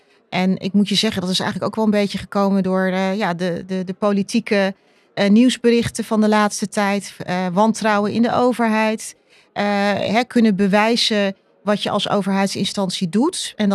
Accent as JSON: {"language": "Dutch", "town": "Amsterdam", "region": "North Holland", "country": "Netherlands", "tie": "born there", "said": "Mijn geboortestad, dus ook heel leuk dat de podcast in Amsterdam wordt opgenomen."}